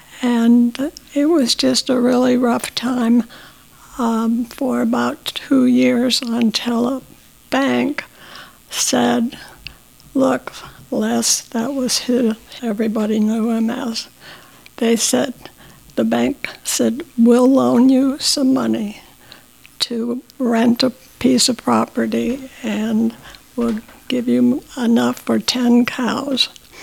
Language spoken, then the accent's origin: English; Davenport, Iowa, United States; born there; I was born in Davenport, Iowa.